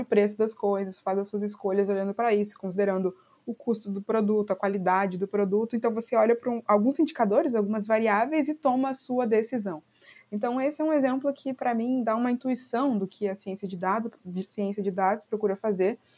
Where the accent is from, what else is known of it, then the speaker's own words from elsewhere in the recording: Rio Grande do Sul, Brazil; now in Rio de Janeiro, Brazil; eu sou gaúcha, né, mas moro no Rio de Janeiro